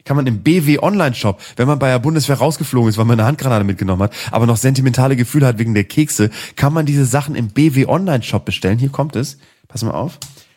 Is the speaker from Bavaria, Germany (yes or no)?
no; Schwanewede, Lower Saxony, Germany; wir hatten früher bei uns in Schwanewede, gab's ja eine riesen Kaserne in der Nähe von Bremen-Nord.